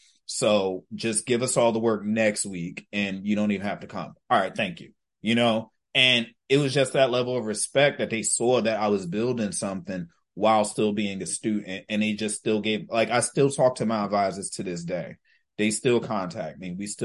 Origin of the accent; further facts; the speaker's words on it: New Jersey, United States; Cause I'm like, I'm from Jersey.